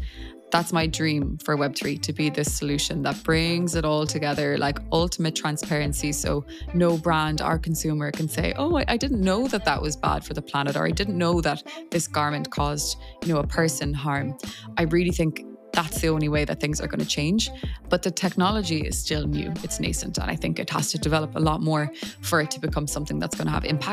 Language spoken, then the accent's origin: English; Ireland; moved away; also born or lived in Paris / Geneva; I'm originally from Ireland, but I've been living in Paris and Geneva and soon Paris again for the last 10 or so years.